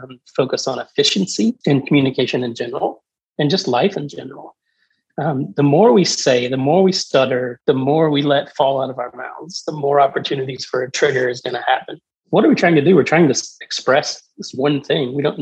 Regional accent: the South, United States; I grew up around food, being a Southerner with a grandmother has, you know, the garden in the basement full of mason jars.

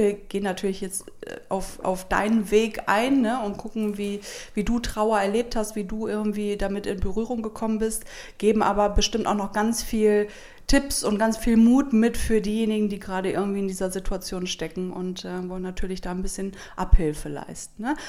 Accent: Rhineland, Germany; Also ich komme ja aus dem Rheinland.

